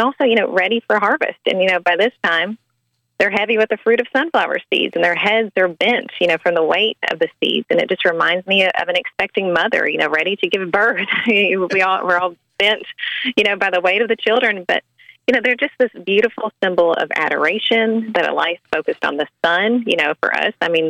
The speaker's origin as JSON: {"language": "English", "region": "Kentucky", "country": "United States", "lives_now": "Hawesville, United States", "said": "Originally, I'm from Appalachia, the eastern part of the state, but this is my husband's hometown, and we've traveled all over."}